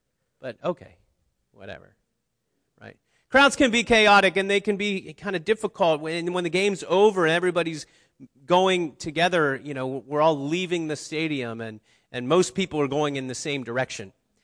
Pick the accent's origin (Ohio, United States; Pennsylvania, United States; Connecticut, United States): Ohio, United States; Cincinnati; I'm from Cincinnati, so I just have to count them when I get them